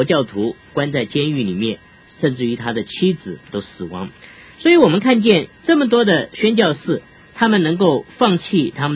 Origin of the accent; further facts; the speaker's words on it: China; 能够传给我们中国人